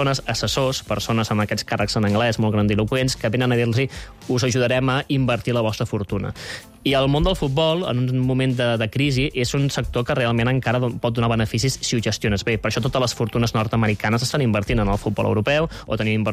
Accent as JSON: {"language": "Catalan", "town": "Barcelona", "region": "Catalonia", "country": "Spain", "said": "pregunten d'on sou, dius, soc de Barcelona"}